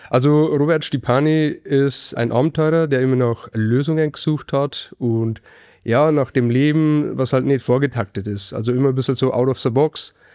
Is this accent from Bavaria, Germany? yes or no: yes; Bavaria, Germany; also born or lived in Hanover; Ich bin ja in Niederbayern aufgewachsen, in der Nähe der Drei-Flüsse-Stadt Passau. Bin dann für eine Ausbildung Richtung Norden, habe da jahrelang in Hannover gelebt, in der Nähe von Hannover.